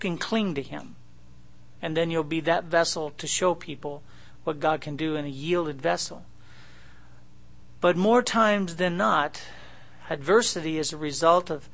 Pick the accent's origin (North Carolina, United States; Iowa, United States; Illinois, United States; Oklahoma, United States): Iowa, United States; born there; because I was born in Iowa